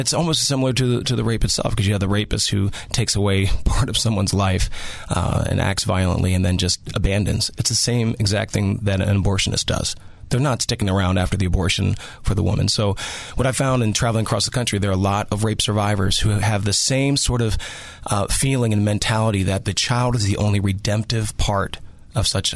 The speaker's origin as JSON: {"language": "English", "town": "Lancaster", "region": "Pennsylvania", "country": "United States", "tie": "born or raised there", "said": "I grew up in Lancaster, Pennsylvania."}